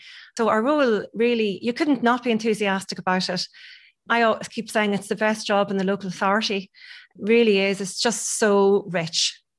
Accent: Monaghan, Ulster, Ireland; because I'm from Monaghan, so loads of drumlins

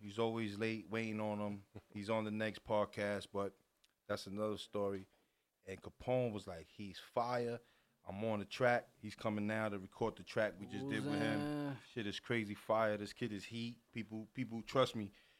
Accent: New York, United States; I'm from Southside, Jamaica, Queens, bro.

